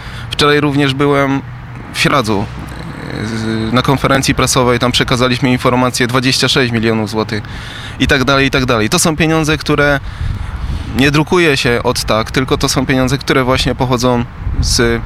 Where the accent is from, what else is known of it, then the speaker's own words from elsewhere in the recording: Wieluń, Łódź Voivodeship, Poland; jestem z Wielunia, moja rodzina pochodzi z Wielunia. Ja po studiach wróciłem do Wielunia i chcę w Wieluniu mieszkać.